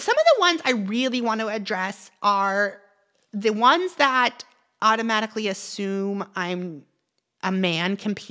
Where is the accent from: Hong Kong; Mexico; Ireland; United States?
United States; Chattanooga, Tennessee; I'm from Chattanooga, Tennessee.